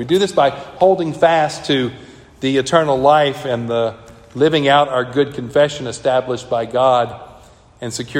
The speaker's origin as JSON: {"language": "English", "region": "the South", "country": "United States", "said": "I'm from the South, so it's parousia, right?"}